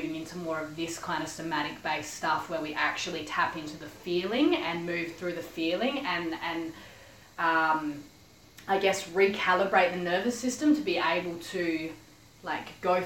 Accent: Adelaide, South Australia, Australia; now in Gold Coast, Australia; I've just moved up to the Gold Coast recently. So a lot of my friends from my hometown, Adelaide, I guess, following the journey via social media.

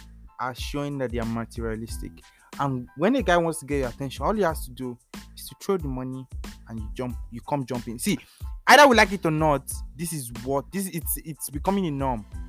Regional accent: Nigeria; Okay, but I'm also a Nigerian guy.

